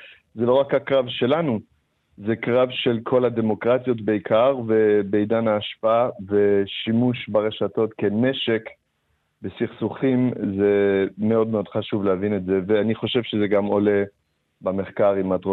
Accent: Canada; now in Israel; גדלתי בקנדה והייתי חשוף אליו מאוד מאוד מוקדם

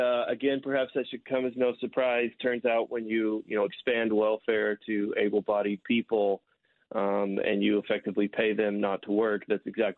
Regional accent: Arkansas, United States; We tried it even here in my home state of Arkansas, where I'm calling you from today.

